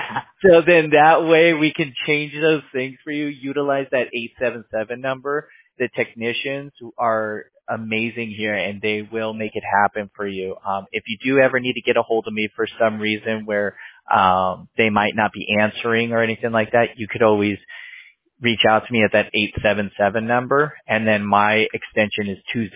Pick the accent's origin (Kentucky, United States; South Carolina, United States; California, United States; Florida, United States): California, United States; So I'm actually from California, but I don't like the teams out here.